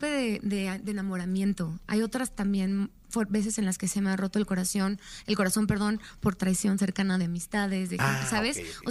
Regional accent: Guadalajara, Jalisco, Mexico; me dice, sí, pues yo soy de Guadalajara. Le digo, ah, yo también.

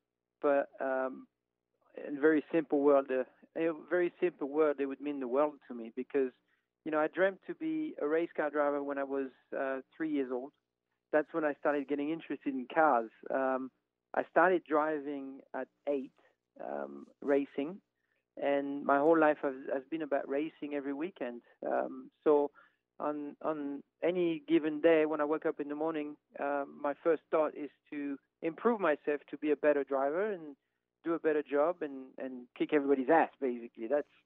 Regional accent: France; Well, I grew up in France

